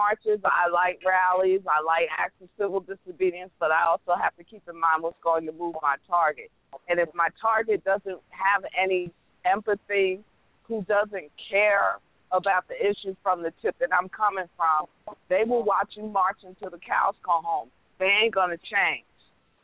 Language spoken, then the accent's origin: English; the North, United States; And, you know, I got to say, I was raised in the North. I got a Northern education